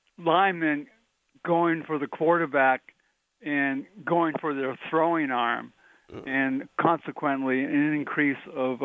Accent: Massachusetts, United States; I have a degree in history, and I grew up in Massachusetts, and I'm quite familiar with the Boston, the New York, and the Philadelphia fan base.

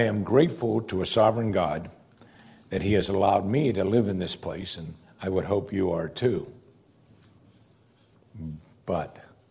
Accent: United States; And I guess as an American, I can be sad about that.

